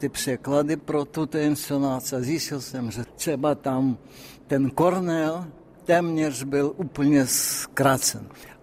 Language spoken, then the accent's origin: Czech; Saint Petersburg, Russia; Czech is a second language; Ano, u nás v Petrohradě, ano.